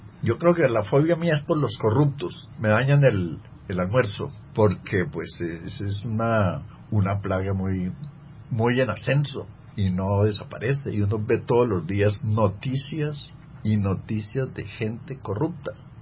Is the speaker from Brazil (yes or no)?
no; Argentina; soy de Argentina, soy hincha del River Plate, y en cada país tiene uno su siriri. En Alemania, donde viví dos meses